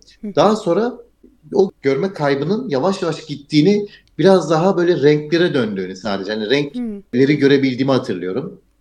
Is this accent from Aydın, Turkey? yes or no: no; Istanbul, Turkey; also born or lived in Karabük; Karabüklüyüm aslında ama İstanbul'da büyüdüm.